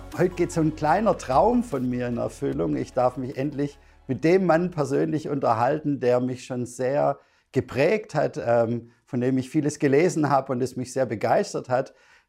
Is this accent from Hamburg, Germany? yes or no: no; Baden-Württemberg, Germany; Ich bin ja auch Schwabe, so wie Sie.